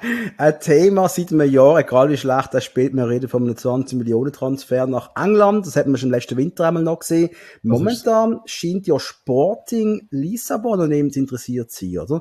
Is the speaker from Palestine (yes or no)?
no; Switzerland; für mich als Schweizer